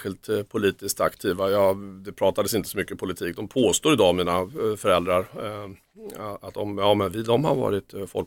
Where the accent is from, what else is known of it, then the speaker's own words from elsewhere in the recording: Örebro, Örebro County, Sweden; Jag är från Örebro